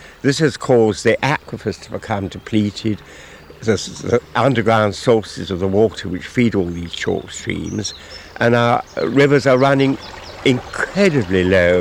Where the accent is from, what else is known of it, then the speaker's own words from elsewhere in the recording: London, United Kingdom; born there; I was born in London, spent most of my life in towns, but every summer we came down here